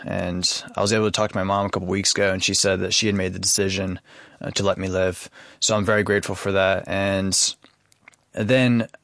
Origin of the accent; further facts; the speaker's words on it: Miami, Florida, United States; born there; I was born in 1991 in Miami, Florida.